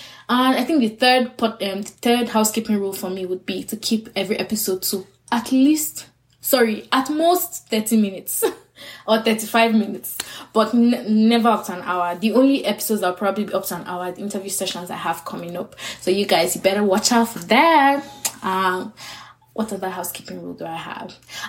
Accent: Nigeria; I'm a Yoruba girl. I come from the Yoruba tribe in Nigeria, West Africa, where we're very hip, we're very talkative

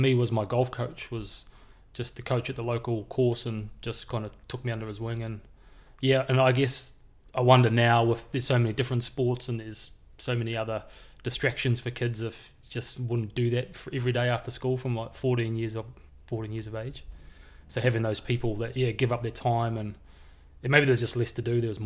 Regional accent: Auckland, New Zealand; I went to Linfield College, so it was West Auckland and Mangakiki Golf Course. So you kind of just 10-minute walk from school and leave your clubs there. And so it's a pretty good way to kind of grow up.

